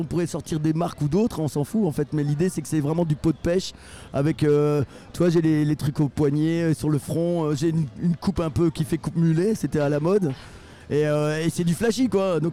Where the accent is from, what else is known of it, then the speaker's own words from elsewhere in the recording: Hauts-de-France, France; Nous on est des gens du Nord, comme on dit. On est des Picards et des gens du Nord mélangés, c'est pas mal.